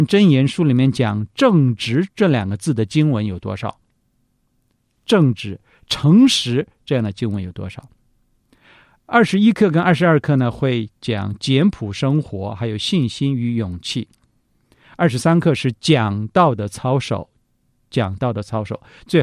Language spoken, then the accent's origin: Chinese; China; 圣经里面犹太人的观点的用词，我们中国人不应该这样用。